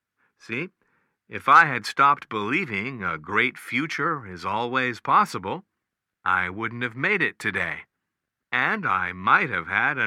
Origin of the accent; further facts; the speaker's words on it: Florida, United States; from Florida.